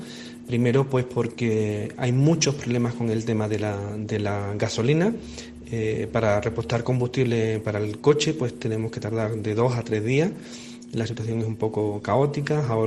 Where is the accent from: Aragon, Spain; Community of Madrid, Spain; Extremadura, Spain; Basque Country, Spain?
Extremadura, Spain; Llerena; now in Mérida, Venezuela; soy natural de Llerena, en Badajoz, y actualmente soy el director del Hospital San Juan de Dios de los Hermanos Franciscanos de Cruz Blanca, aquí en Mérida, en Venezuela.